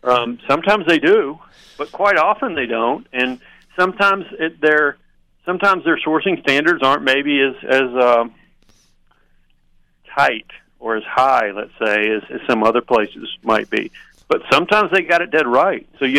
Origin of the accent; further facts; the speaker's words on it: Nebraska, United States; I went to school at Nebraska, I'm from Nebraska, my family's at Nebraska